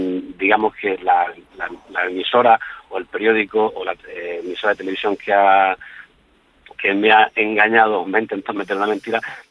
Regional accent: Region of Murcia, Spain; yo soy murciano, entonces no eso del castellano

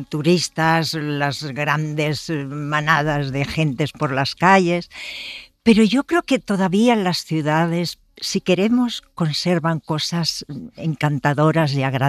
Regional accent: Madrid, Community of Madrid, Spain; todos los que somos madrileños pensábamos y creíamos y seguimos creyendo que Madrid es un pueblo grande

